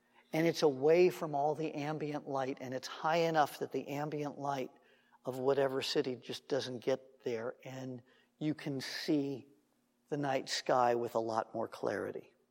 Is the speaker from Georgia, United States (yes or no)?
no; Los Angeles, California, United States; I grew up in Los Angeles in the midst of the city with all the ambient light and the smog and the haze